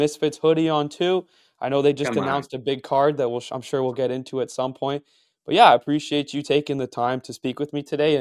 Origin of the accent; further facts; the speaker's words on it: Canada; as a Canadian, I've kind of just locked in America's favorite pastime as my content.